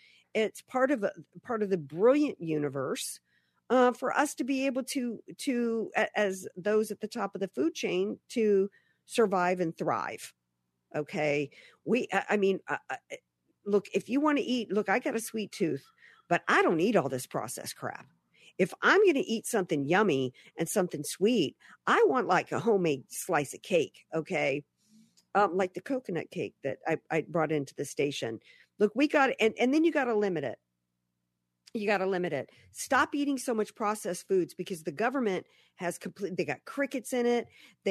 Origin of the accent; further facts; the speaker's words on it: the South, United States; And although growing up in the South, we were really all about natural remedies.